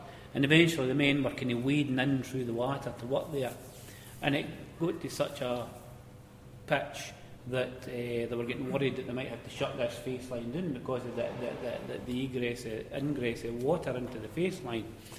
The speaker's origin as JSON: {"language": "English", "town": "New Cumnock", "region": "Scotland", "country": "United Kingdom", "said": "from New Cumnock in Ayrshire."}